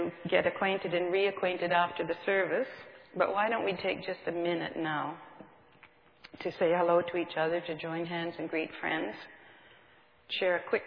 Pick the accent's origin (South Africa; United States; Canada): Canada; But we're Canadian after all